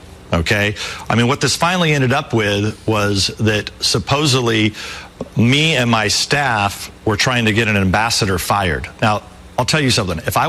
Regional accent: California, United States; So I'm a Californian. So for sure, state law, you cannot release somebody's phone records.

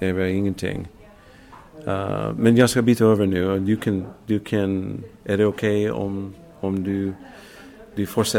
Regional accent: Arizona, United States; Swedish is a second language; Ja, jag växte upp i Arizona. Jag var en cowboy.

